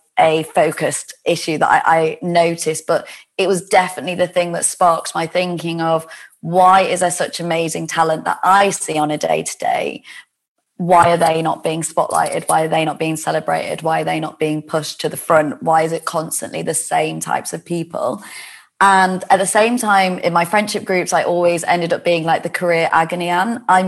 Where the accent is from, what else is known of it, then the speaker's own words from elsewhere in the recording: Leeds, Yorkshire and the Humber, United Kingdom; also born or lived in Manchester; now in London, United Kingdom; as a northerner from Leeds originally, but, you know, moving down to London, I came down from Manchester